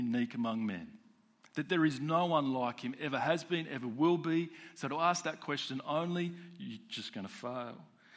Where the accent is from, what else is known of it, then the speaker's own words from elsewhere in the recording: Sydney, New South Wales, Australia; I grew up in Sydney and went to a Christian high school there back in the 90s.